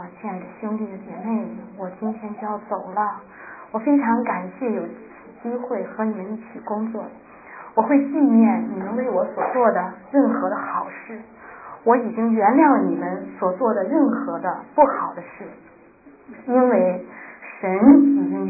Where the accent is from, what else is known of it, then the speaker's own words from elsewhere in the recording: China; 我说我们中国人呢是这样的啊